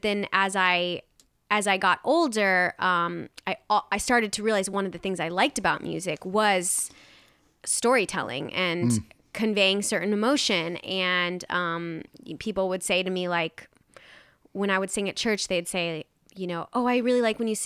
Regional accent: Nebraska, United States; now in New York City, United States; when I moved to New York City from Nebraska

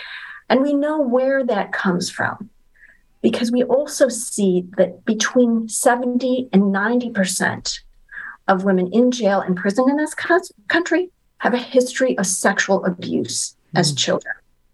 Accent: Michigan, United States; You know, I was frankly shocked, and I'm from Michigan, so I'll fully confess this.

